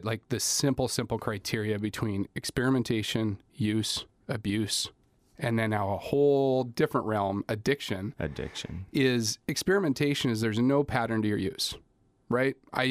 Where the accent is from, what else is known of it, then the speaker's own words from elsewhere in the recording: Girdwood, Alaska, United States; And frankly, I grew up in Girdwood.